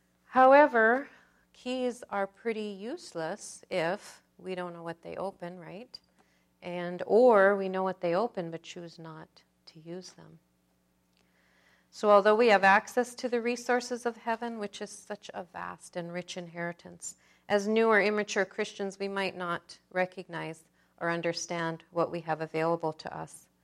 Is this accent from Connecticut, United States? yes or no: no; Kalskag, Alaska, United States; born there; These are a few pictures from the village where I was born in Kalskag.